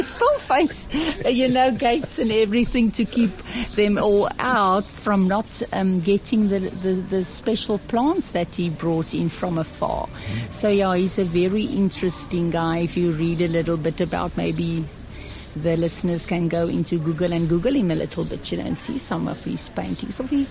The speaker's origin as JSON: {"language": "English", "town": "Worcester", "region": "Western Cape", "country": "South Africa", "tie": "born there", "said": "I think God showed us Worcester, because we're living here. I was born in the Pines when it was still a convent. Me and my sister was both born with Dr. Van Riet."}